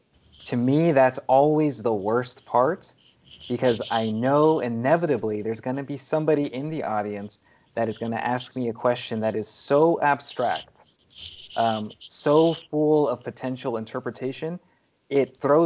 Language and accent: English; United States; While me being American, I did not have the expectation of being seen as other. I had always been in my community for my entire life.